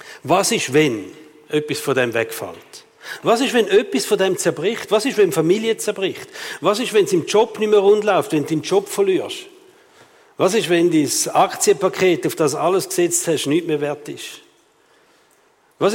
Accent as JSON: {"language": "German", "country": "Switzerland", "said": "Wir sind Schweizer, oder?"}